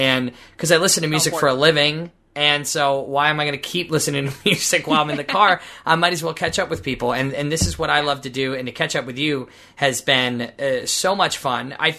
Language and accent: English; Maryland, United States; now in Las Vegas, United States; And you grew up in Washington, D.C. I grew up in Maryland. We both went to school in upstate New York. I live in Las Vegas.